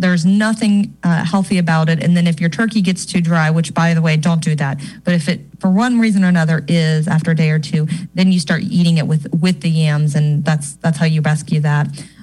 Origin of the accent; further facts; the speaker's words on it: Florida, United States; You stop it. I was raised in Florida.